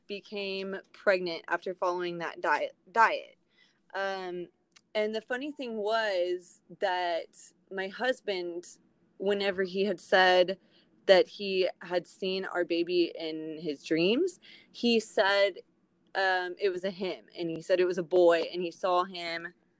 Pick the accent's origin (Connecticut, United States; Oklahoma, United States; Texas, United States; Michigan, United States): Texas, United States; And we are from Texas. So we are sort of displaced from our regular home